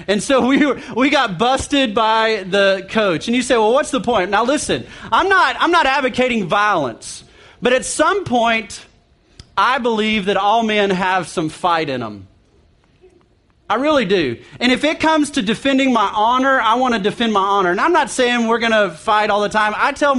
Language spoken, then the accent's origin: English; Duncan, Oklahoma, United States; I grew up in Duncan, Oklahoma.